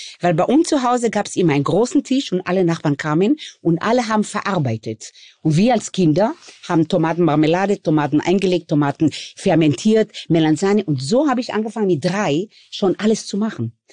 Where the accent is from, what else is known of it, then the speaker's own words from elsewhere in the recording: Israel; Ich bin ja wirklich in Israel mit Sandhügel aufgewachsen.